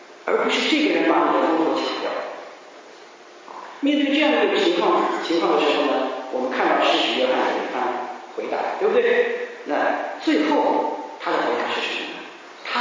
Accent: China; 所以我们中国人呢，其实是很有谦让的这种情怀，对不对？

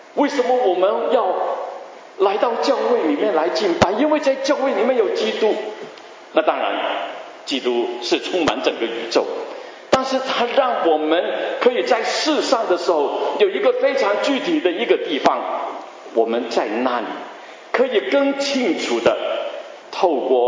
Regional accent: Guangdong, China; 我们广东人说这个是叫斋车这是最基本的

